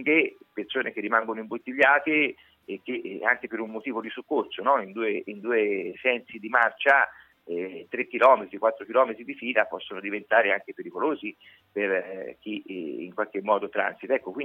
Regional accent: Grosseto, Tuscany, Italy; siamo da Grosseto proprio i più lontani in assoluto

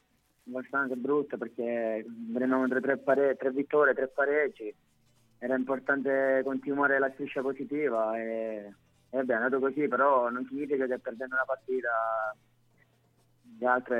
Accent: Palermo, Sicily, Italy; Sono di Palermo, quindi tifo Palermo

